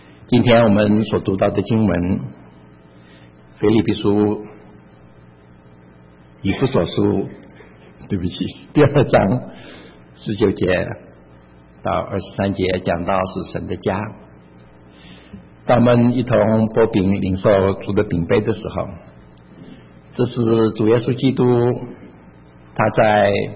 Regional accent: China; 有点像是我们中国人的春节跟过年，就是当过节的时候大家都回家去

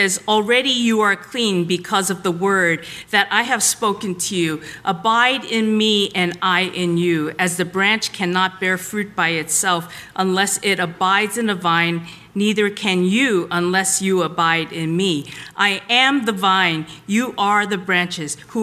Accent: Flushing, New York, United States; I was raised in Flushing, New York.

